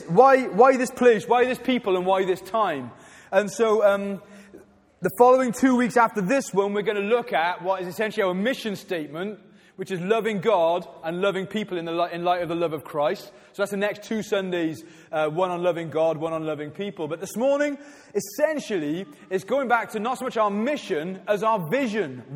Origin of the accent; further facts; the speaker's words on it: Pontypool, Wales, United Kingdom; I was born in Pontypool. I am a Pontypool boy. I love this town. I love this valley.